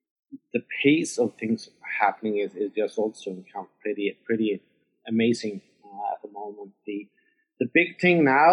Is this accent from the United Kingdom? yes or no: no; Norway; English is a second language; moved away as an adult; now in San Francisco, United States; I'm born and raised in Norway